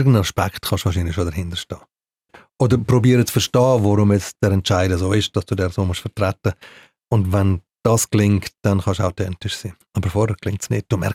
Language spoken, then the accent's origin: German; Glarus, Switzerland; Ich bin im Glarnerland aufgewachsen, weit weg von Zürich.